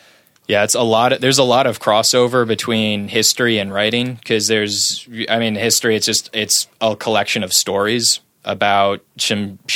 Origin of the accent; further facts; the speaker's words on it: Northbrook, Illinois, United States; also born or lived in Chicago; Northbrook, Illinois, I was born in Chicago and raised in Northbrook.